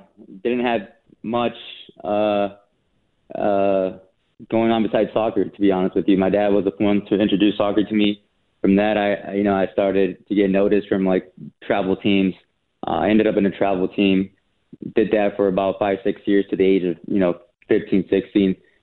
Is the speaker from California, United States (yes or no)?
yes; Los Angeles, California, United States; I had the luck of being drafted by my hometown team, which was the LA Galaxy